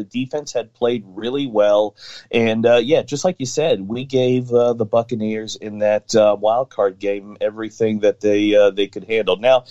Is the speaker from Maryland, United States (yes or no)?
yes; Maryland, United States; In particular, I'm from Maryland area. Mm-hmm. Still in the Maryland area here as well.